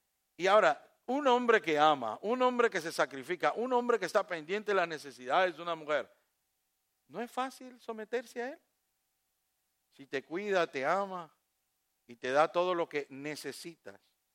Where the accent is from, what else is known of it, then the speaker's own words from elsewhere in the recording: Puerto Rico; Soy puertorriqueño. Yo no soy hondureño.